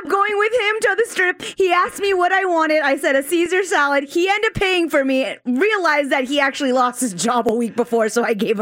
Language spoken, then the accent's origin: English; San Diego, California, United States; For example, I'm from San Diego. Lolita's Taco Shop is huge where I'm from.